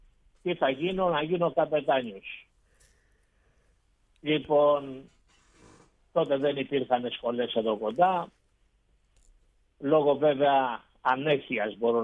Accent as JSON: {"language": "Greek", "town": "Kilkis", "region": "Central Macedonia", "country": "Greece", "said": "Εγώ είμαι από ένα χωριό που δεν έχει σχέση με τη θάλασσα. Είμαι από το Κιλκής στην ουσία."}